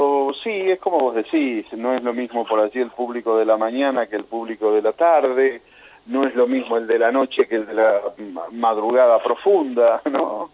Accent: Sunchales, Santa Fe, Argentina; born there; moved away; después de haber venido de mi provincia natal, que es Santa Fe, de mi ciudad natal, que es Sunchales

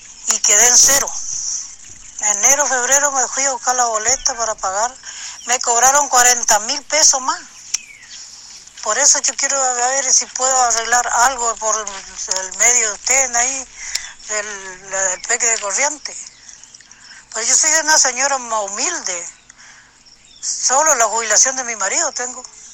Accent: La Cruz, Valparaíso, Chile; usted sabe que acá, yo soy de La Cruz

